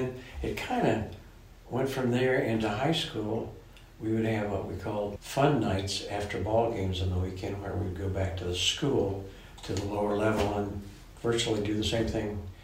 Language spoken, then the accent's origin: English; Indiana, United States; I grew up 6 blocks from here, and I was born another 2 blocks down the street at 2401 West University Avenue, commonly known as Ball Memorial Hospital.